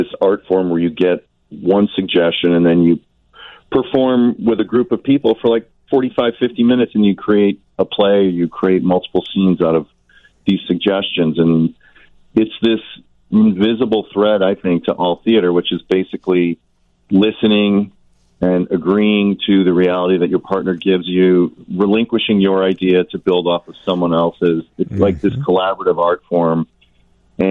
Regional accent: Illinois, United States; I grew up in Illinois

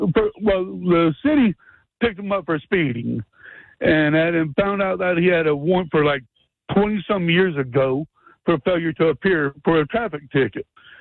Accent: Pittsburgh, Pennsylvania, United States; born there; now in Winston-Salem, United States

